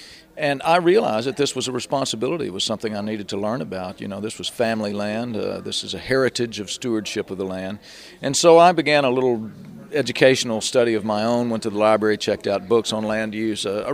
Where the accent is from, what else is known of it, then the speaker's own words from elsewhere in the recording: Alabama, United States; moved away; I grew up in Alabama and started in my first bands back in Tuscaloosa. Eventually, I moved to Macon, Georgia.